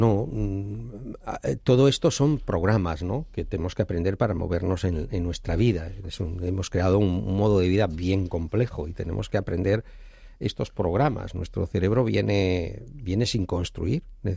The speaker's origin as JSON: {"language": "Spanish", "region": "Galicia", "country": "Spain", "said": "te diré soy psicólogo, te diré soy gallego"}